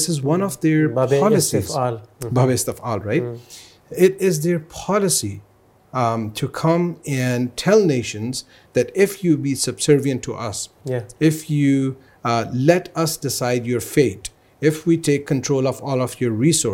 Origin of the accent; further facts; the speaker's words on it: Pakistan; I'm from Pakistan. I know that.